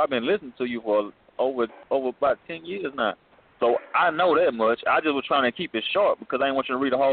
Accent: Mississippi, United States; Yeah, and I'm from Mississippi.

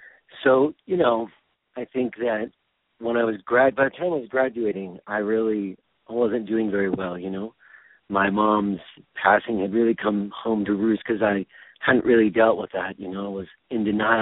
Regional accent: Los Angeles, California, United States; I grew up in Los Angeles, and my mother

